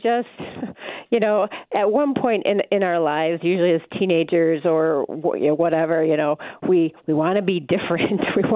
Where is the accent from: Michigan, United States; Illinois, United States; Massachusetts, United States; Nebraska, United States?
Michigan, United States; And I grew up in Michigan, so I grew up sledding down snow hills, and why would sand be different?